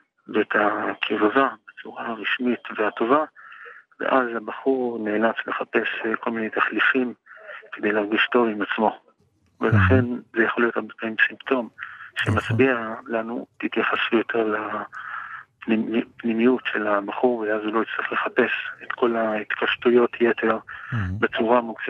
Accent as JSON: {"language": "Hebrew", "town": "Jerusalem", "region": "Jerusalem District", "country": "Israel", "said": "אני מירושלים."}